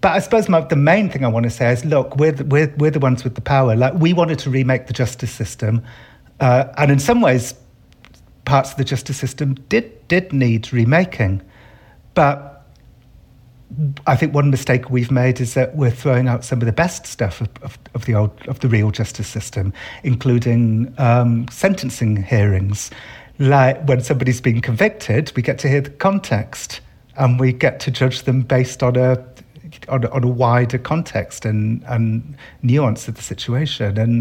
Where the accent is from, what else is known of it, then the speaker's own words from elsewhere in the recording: United Kingdom; I come from Britain where the media is incredibly adversarial and oppositional.